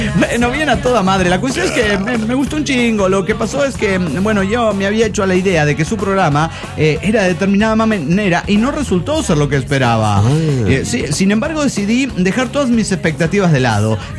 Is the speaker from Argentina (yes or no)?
yes; Calchaquí, Argentina; de Calchaquí, Argentina.